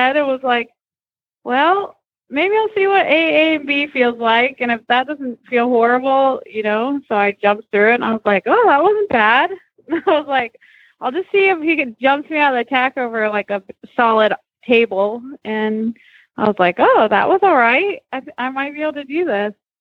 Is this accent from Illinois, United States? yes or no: no; Wyoming, United States; now in Southern Pines, United States; I actually grew up in Wyoming, but I'm living in Southern Pines, North Carolina. My husband's in the Army here at Fort Bragg. And so my parents are here too now.